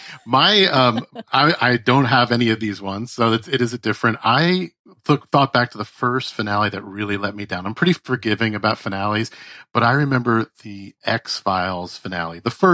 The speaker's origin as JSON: {"language": "English", "region": "New Jersey", "country": "United States", "tie": "born or raised there", "said": "a show set around where I grew up in New Jersey."}